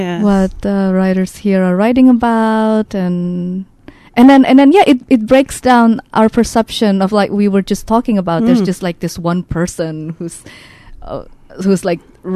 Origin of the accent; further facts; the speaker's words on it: Indonesia; English is a second language; I'm a novelist from Indonesia